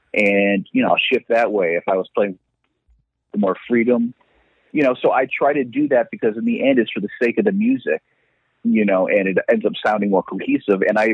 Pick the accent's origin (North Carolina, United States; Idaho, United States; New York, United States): New York, United States; Rochester; Again, I'm from Rochester, so it's another long connection right there, too.